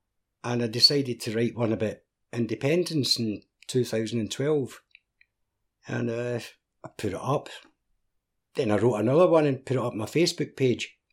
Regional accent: Glasgow, Scotland, United Kingdom; born or raised there; also born or lived in London; now in Glasgow, United Kingdom

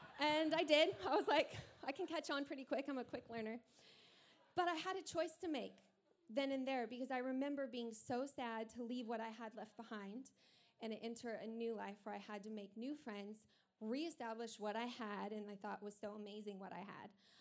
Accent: Texas, United States; now in California, United States; And I'm from Texas. I grew up in a town of 7,000 people. And I was at this little tiny high school.

